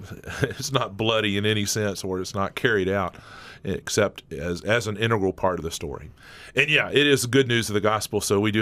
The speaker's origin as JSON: {"language": "English", "region": "North Carolina", "country": "United States", "tie": "born or raised there", "also_born_or_lived": "Tennessee", "said": "I grew up in North Carolina and Tennessee. So close to the Appalachian Mountains."}